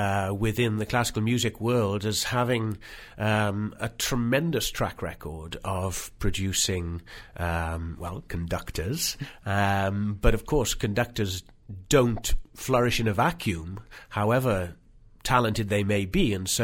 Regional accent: Wales, United Kingdom; being a Celt, I'm from Wales

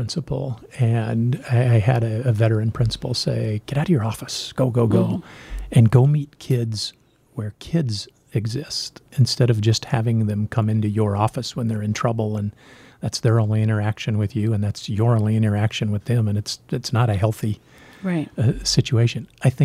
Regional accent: Nebraska, United States; now in South Dakota, United States; I grew up in Nebraska, and now being a transplant to South Dakota

